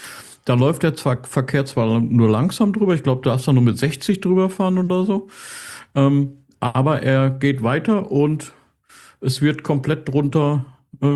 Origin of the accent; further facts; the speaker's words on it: Switzerland; Da kann ich als Schweizer Arbeitnehmer nur sagen, Urlaub, was ist das?